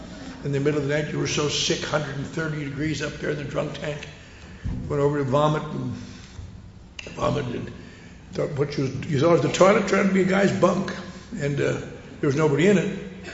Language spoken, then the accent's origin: English; Wisconsin, United States; I grew up in the Norwegian Lutheran Church up in Wisconsin. Most of you have never heard of it.